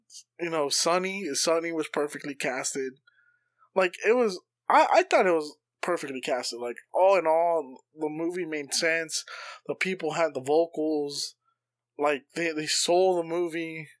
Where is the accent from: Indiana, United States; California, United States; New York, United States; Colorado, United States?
California, United States; Because when I grew up in California, like, it was like that.